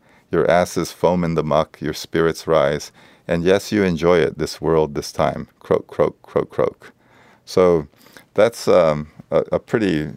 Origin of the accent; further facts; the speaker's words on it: South Korea; English is a second language; When I was growing up in South Korea